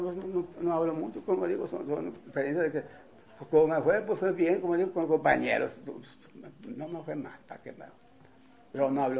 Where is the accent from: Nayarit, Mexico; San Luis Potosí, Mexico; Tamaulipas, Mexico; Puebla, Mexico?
San Luis Potosí, Mexico; Matehuala; now in Monterrey, Mexico; Yo aquí siempre vivo en Monterrey, siempre he vivido aquí, desde que me vine de Matehuala.